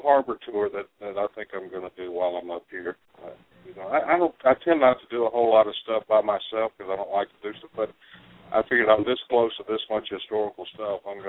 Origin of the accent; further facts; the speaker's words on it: Atlanta, Georgia, United States; I'm from the Big Apple of the South. I'm from Atlanta, Georgia.